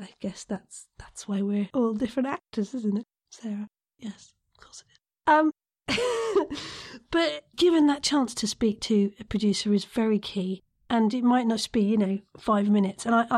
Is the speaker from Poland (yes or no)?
no; United Kingdom; Being the Brit involved in such a wonderful production, I was perhaps there at different hours to them.